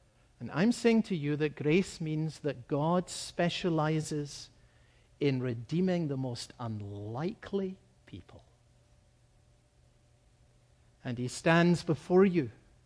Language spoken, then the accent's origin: English; United Kingdom; a large and prestigious church in my home country of Great Britain.